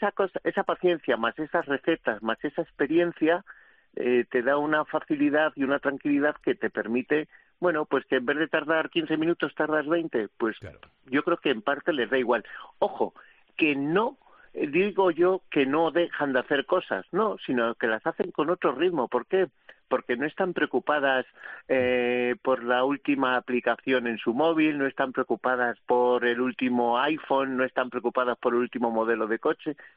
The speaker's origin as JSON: {"language": "Spanish", "town": "Villacastín", "region": "Castile and León", "country": "Spain", "tie": "born or raised there", "said": "en mi pueblo, Villacastín, Segovia, que todos pasamos por la carretera a La Coruña"}